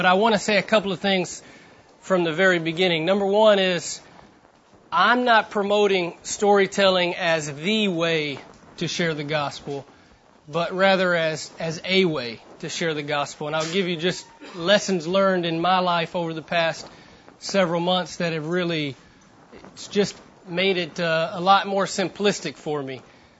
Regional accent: Texarkana, United States; I was born and raised in Texarkana, a country town, just a couple hours from here.

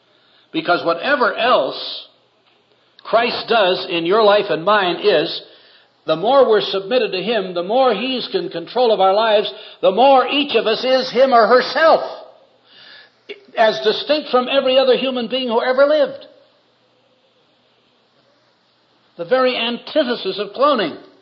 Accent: North Dakota, United States; Now, I should tell you that I grew up in North Dakota thinking the church was for old people, women, and children, that men didn't go to church.

